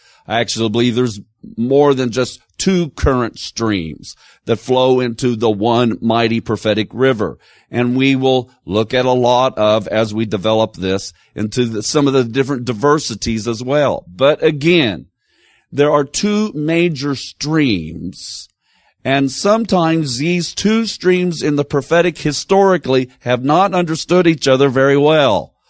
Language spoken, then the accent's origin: English; Missouri, United States; now in Tennessee, United States; So I grew up in Missouri before I was a Tennessean. And I've been a Tennessean, so I am now an official Southerner, and so I have even picked up some of the language.